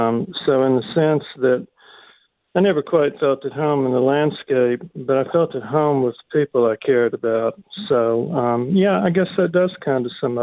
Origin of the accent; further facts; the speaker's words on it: Mississippi, United States; It was, you know, I grew up in Mississippi, and that was the world to me.